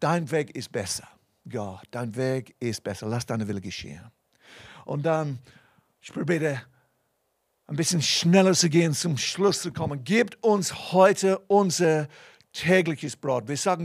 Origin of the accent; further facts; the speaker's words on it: Bern, Switzerland; Ja, das ist unser Heimatsort sozusagen. Mein Pass steht, ist Biglen bei Bern. Ich bin eine stolze Berner, aber ich habe eine höhere Bürgerschaft sozusagen. Ich bin ein Kind Gottes.